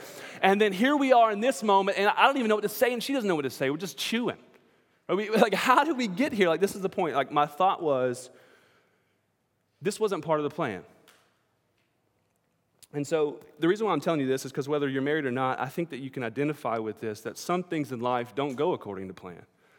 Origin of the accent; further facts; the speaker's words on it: Georgia, United States; We grew up in South Georgia